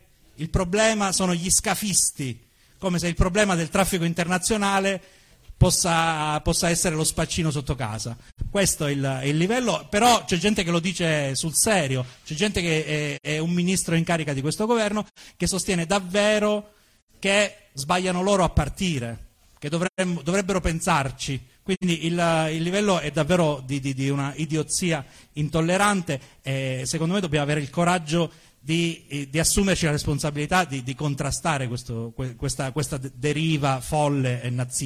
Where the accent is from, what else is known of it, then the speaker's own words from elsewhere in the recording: Calabria, Italy; Io sono calabrese, credo che siano più calabresi nel mondo che di quanti ce ne siano mai stati in Calabria.